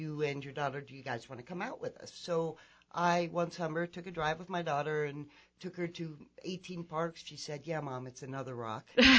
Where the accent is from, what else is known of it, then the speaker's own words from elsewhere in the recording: Dallas, Texas, United States; So I am a native of Dallas, Texas. I'm a Texan for all of you guys.